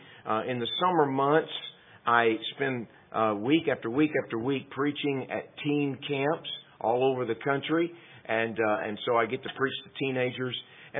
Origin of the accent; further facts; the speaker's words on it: Texas, United States; I realized, okay, I don't talk like you folks. And so I said, oh, I'm from Texas. She said, I thought so. I knew it was somewhere way down there. And said, yeah, that's where I'm from. So anyway, that's home.